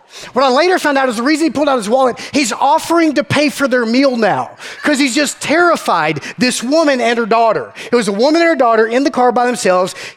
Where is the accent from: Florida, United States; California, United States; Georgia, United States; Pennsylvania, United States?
Georgia, United States; we're from Georgia originally.